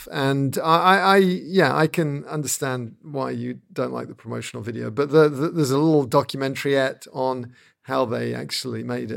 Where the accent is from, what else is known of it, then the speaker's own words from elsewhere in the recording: United Kingdom; I have to say, being a Brit, I've always found it a little difficult to relate to country music